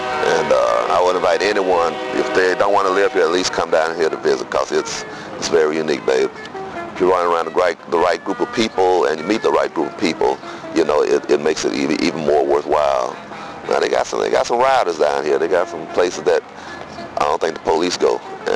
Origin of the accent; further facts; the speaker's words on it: Dallas, Texas, United States; now in New Orleans, United States; I'm originally from Dallas, Texas. I have lived here in New Orleans off and on for the past 28 years.